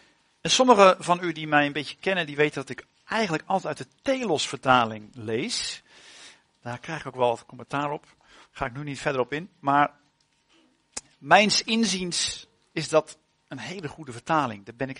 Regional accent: Harderwijk, Gelderland, Netherlands; Ik kom uit Harderwijk. Van Harderwijk naar Houderwijk. Dat scheelt met 3 letters. Daar is het ook heel mooi, in Harderwijk. Ik ben geboren in 1971... Dus ja, kun je wel rekenen, hè? Al in de 50.

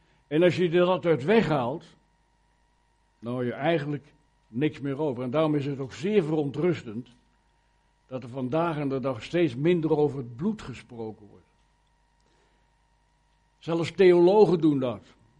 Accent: Kampen, Overijssel, Netherlands; En bij ons in Kampen, ik kom uit Kampen

